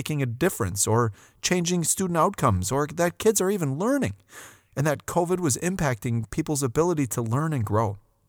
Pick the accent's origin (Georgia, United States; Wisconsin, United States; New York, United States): Wisconsin, United States; Port Washington; We grew up in Port Washington, Wisconsin, on Lake Michigan.